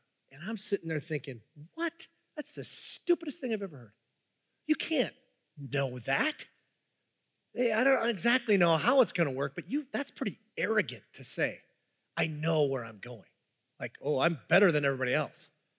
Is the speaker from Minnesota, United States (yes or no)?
yes; Minnesota, United States; I'm from the Iron Range. We call it Iron Range orange juice.